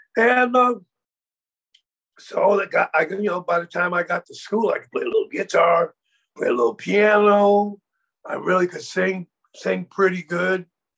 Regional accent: Springfield, Massachusetts, United States; also born or lived in New York; Yeah, I was born in New York, and I was the only one of my family was born in Harlem. And by the time I was like 6 months old, that's when they moved me up to Springfield. And so I essentially grew up in that incredible environment.

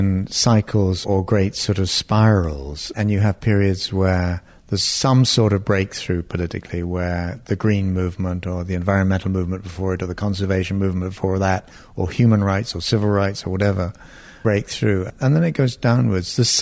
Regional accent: Northern Ireland, United Kingdom; also born or lived in Cyprus / Israel; I was brought up in places like Northern Ireland, where I was brought up between the Catholics and the Protestants. I was brought up in Cyprus, where there were ethnic divides across Turks and Greeks and all the rest of it. And then I was in Israel, and this was all in the 50s.

